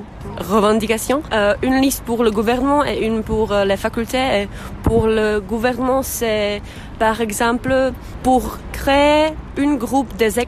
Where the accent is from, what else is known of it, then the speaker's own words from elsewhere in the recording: Prague, Czechia; French is a second language; moved away as an adult; je suis tchèque, je suis de Prague, je vis ici